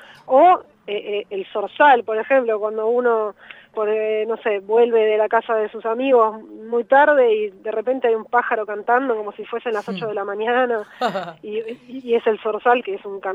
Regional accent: Buenos Aires, Argentina; yo soy de Ciudad Autónoma de Buenos Aires, así es.

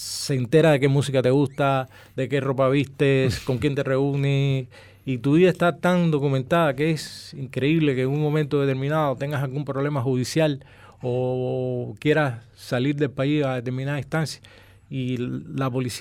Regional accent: Cienfuegos, Cuba; also born or lived in Havana; mi padre me llevó a Cienfuegos a vivir.

